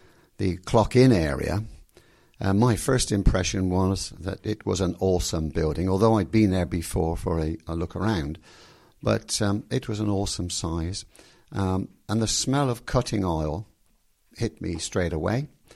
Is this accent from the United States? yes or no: no; Ruardean, South West England, United Kingdom; born there; I was born in Ruardeen on the 25th of June 1941. Ruardeen being a village in the Forest of Dean about 15 miles west of Gloucester.